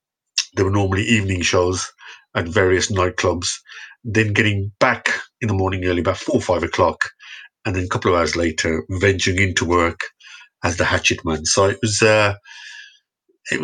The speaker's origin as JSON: {"language": "English", "town": "Birmingham", "region": "West Midlands", "country": "United Kingdom", "tie": "born there", "said": "I was born in Birmingham. So I suppose I did the traditional sort of British Asian route"}